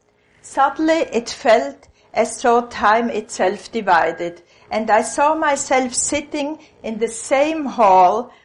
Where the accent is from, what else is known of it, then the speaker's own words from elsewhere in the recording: Switzerland; accent: Freudian; English is a second language; also born or lived in Israel; Now, my funny accent, which my patients in A call a Freudian accent, comes from Switzerland, where I'm originally from, and I've lived several years in Israel, so it's a funny mixture